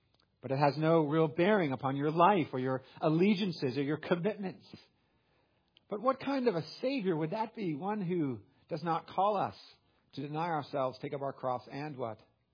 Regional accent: California, United States; You know, I'm from California.

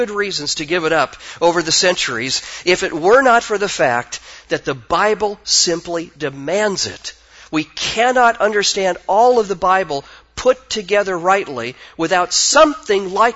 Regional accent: Spokane, Washington, United States; I grew up in Trinity Baptist Church in Spokane, Washington.

